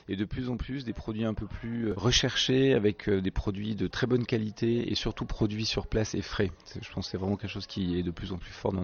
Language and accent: French; Toulouse, Occitanie, France; born there; je suis toulousain de naissance